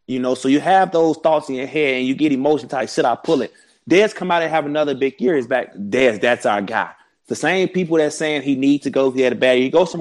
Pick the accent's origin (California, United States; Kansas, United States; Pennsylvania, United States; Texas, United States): Texas, United States; Dallas; Growing up in Dallas, seeing that star, you don't know who the coaching staff is as a kid.